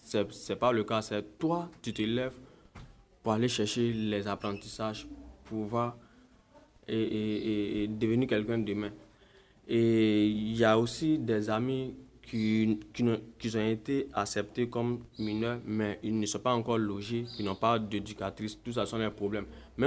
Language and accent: French; Bobo-Dioulasso, Hauts-Bassins, Burkina Faso; Je viens de Bobo Dioulasso.